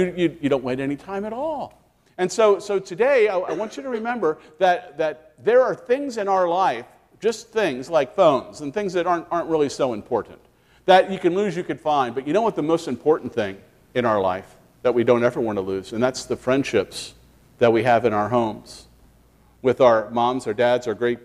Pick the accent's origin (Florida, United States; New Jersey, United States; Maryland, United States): Maryland, United States; I was raised in Maryland in D.C. area, and so go Redskins.